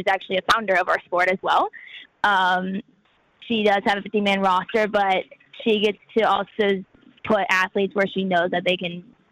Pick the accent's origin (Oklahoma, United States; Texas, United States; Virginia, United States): Texas, United States; now in Michigan, United States; I mean, growing up in Texas, you don't get to see much of snow, really. So I'm adjusting a lot to snow and how cold it can get up here.